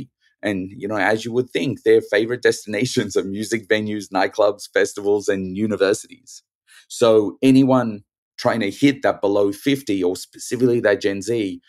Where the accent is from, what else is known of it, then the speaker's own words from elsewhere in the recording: Sydney, New South Wales, Australia; Really excited to be back in Australia, my hometown, Sydney